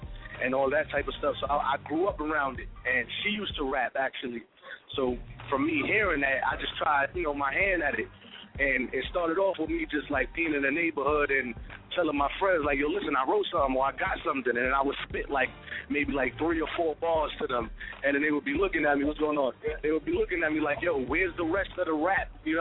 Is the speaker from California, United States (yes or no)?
no; Brooklyn, New York, United States; In the community where I grew up, I'm originally from Crown Heights, Brooklyn.